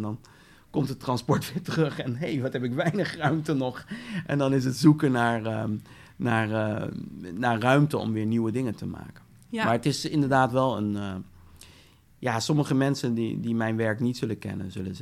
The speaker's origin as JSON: {"language": "Dutch", "country": "Netherlands", "tie": "born or raised there", "also_born_or_lived": "?", "said": "daar kom ik oorspronkelijk vandaan ook, ben ik geboren. Niet getogen. Ik ben en van Nederlandse ouders. In Nederland verder opgegroeid."}